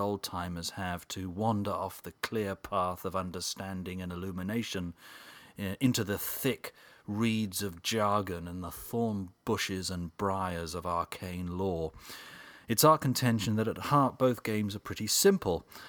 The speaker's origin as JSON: {"language": "English", "region": "England", "country": "United Kingdom", "tie": "born or raised there", "said": "I was born and raised in England"}